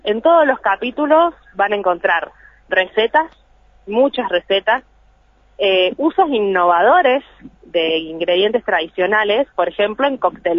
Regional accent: Córdoba, Argentina; yo soy de Córdoba, vivo hace 8 años en la provincia

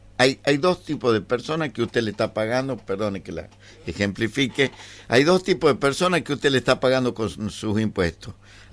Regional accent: Tartagal, Salta, Argentina; no puede ser que yo llegue a mi tierra, que en de cierta forma es Tartagal, donde empieza el país.

